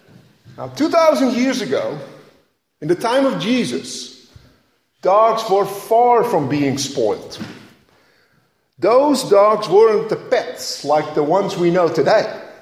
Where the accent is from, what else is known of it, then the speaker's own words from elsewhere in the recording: Netherlands; English is a second language; moved away; I actually remember growing up in Holland, we had a poodle.